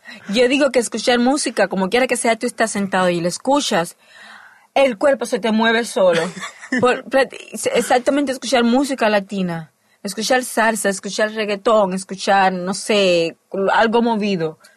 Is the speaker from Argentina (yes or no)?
no; Cuba; no, señora, yo soy cubana. ¡Cubana! ¡Qué bien, Fidel Castro!